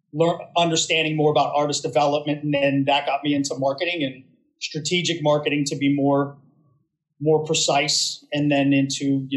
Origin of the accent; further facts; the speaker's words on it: Coraopolis, Pennsylvania, United States; I'm originally from Coriopolis, Pittsburgh, Pennsylvania.